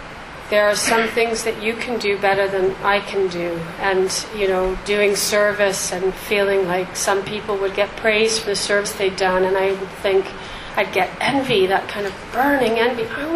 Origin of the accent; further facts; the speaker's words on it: Canada; But this is the first, and I'm Canadian, and we've always taken a real interest in American politics